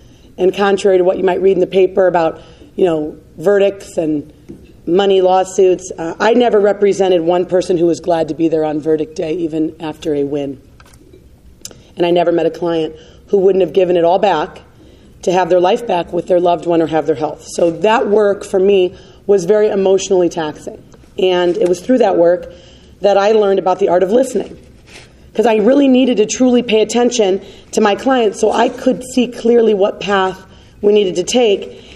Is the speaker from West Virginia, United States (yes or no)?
no; Akron, Ohio, United States; I grew up here in Akron. Four siblings, a mom and dad.